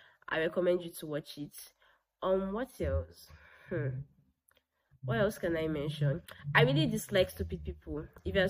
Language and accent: English; Nigeria; So anyway, I'm 21 years old. I'm from Nigeria, and I live in Nigeria.